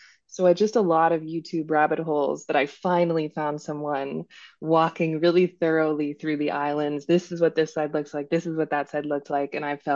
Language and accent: English; Berkeley, California, United States; So I had only seen them from a distance growing up in Berkeley.